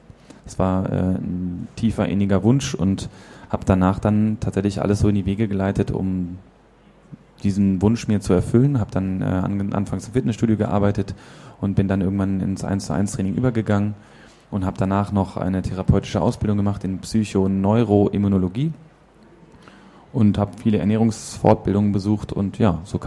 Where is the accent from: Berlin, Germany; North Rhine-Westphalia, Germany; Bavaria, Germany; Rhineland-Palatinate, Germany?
North Rhine-Westphalia, Germany; Bonn; Genau, ich komme aus Bonn.